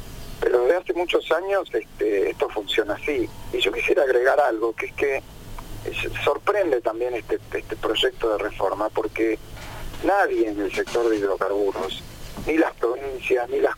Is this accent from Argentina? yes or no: yes; Argentina; los 45 millones, no sé ya cuántos somos, de argentinos